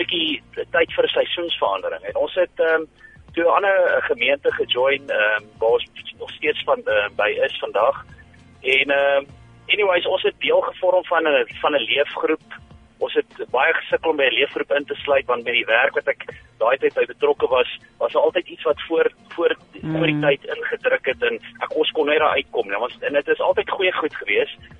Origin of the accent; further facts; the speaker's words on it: Rustenburg, North West, South Africa; ek is van sprong van, ek kom al van Rustenburg af